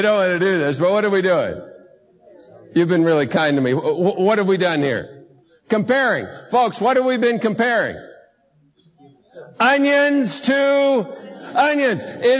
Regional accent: United States; born there; I was born in the United States, I never murdered anybody.

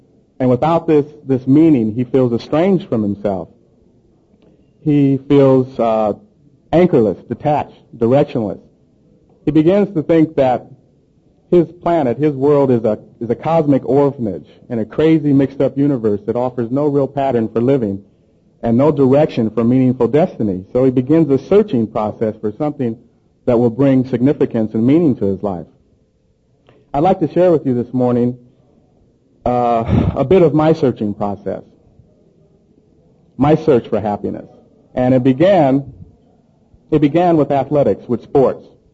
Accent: Berkeley, California, United States; I'm from Berkeley, California, and they didn't have Pop Warner football over there.

